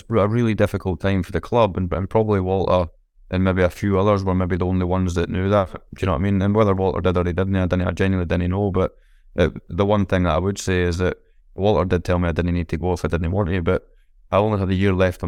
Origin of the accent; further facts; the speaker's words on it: Scotland, United Kingdom; I'm a Scottish player. I'm not an English player.